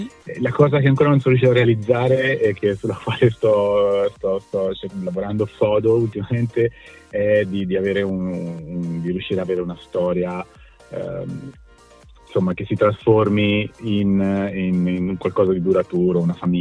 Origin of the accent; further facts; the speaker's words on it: Tuscany, Italy; now in Milan, Italy; io sono toscano, ma la maggior parte del tempo la passo a Milano, dove vivo in realtà